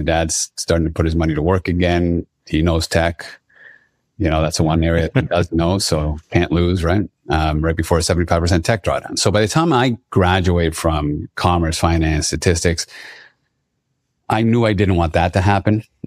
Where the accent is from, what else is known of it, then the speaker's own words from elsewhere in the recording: Lima, Peru; I was born and raised in Lima, Peru.